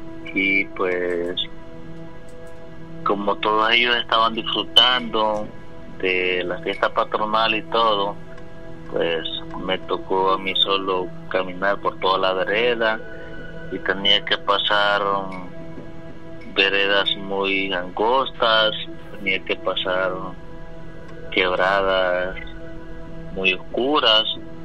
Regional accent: La Paz, El Salvador; now in New Jersey, United States; Originario de El Salvador, departamento La Paz y municipio San Juan de Pesonte, Cantón Esperanza.

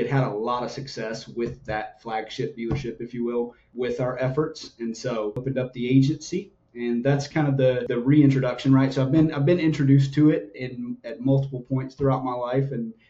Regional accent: North Carolina, United States; now in West Palm Beach, United States; currently in West Palm Beach, Florida, born and raised in North Carolina, what I like to call the heartland of power sports.

